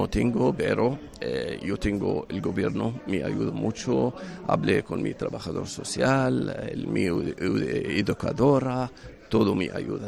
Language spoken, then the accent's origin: Spanish; Kuwait; born there; Spanish is a second language; also born or lived in Egypt; Cuando yo nací en Kuwait, hay guerra en el año 90, después yo fui a Egipto